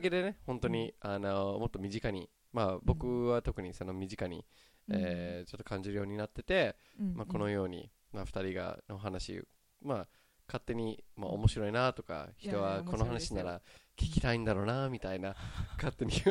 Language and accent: Japanese; Canada; Japanese is a second language; now in Japan; まあ、僕は、はい、カナダ出身で、ね、まあ、9年間ぐらい日本に住んでいて